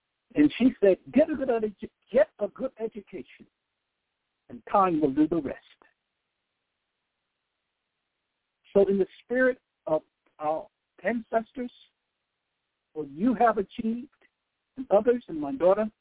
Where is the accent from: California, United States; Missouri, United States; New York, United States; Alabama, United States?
Alabama, United States; Dothan; born there; I was born in Dothan, Alabama. And going to school barefoot in a one room with a potbelly stove at the age I was in kindergarten.